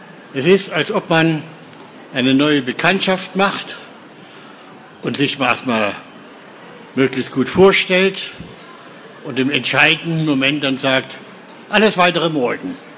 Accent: Weimar, Thuringia, Germany; lebt in Weimar, das ist auch meine Heimatstadt.

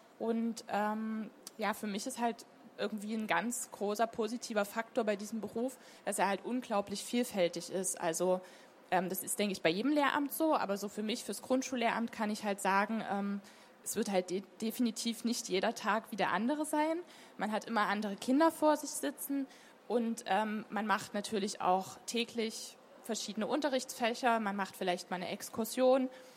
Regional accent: Saxony, Germany; wieder so ein bisschen in meine Heimatregion, das ist so um Dresden herum, zurückgehen wollte.

